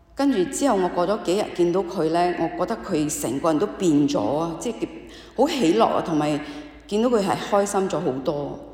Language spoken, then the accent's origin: Cantonese; Malaysia; 咁我就翻咗去馬來西亞。咁因為我係嚟自一個九個兄弟姊妹嘅，我排最細嘅，全部都喺馬來西亞。